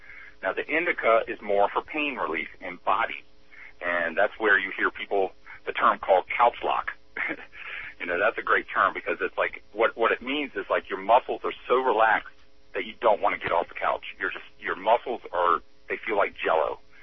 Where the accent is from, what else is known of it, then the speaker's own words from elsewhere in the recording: Virginia, United States; Well, you know, I'm originally from Virginia.